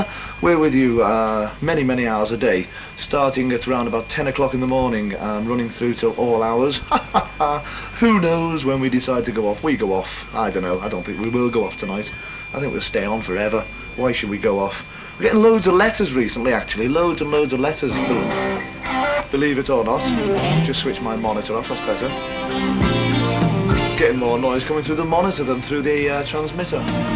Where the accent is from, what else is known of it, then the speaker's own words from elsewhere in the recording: Morecambe, North West England, United Kingdom; One such letter comes from Morecambe, which incidentally is my hometown. It's where I originate from. I was born in Lancaster Infirmary and lived most of my early life in Morecambe.